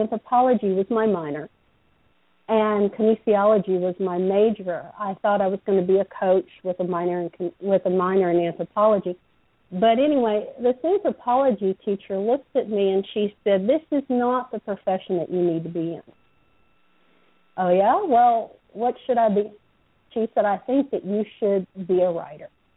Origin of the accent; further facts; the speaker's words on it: Waco, Texas, United States; I did forget to mention that originally I'm from the Waco area, so the Blackland Plains area.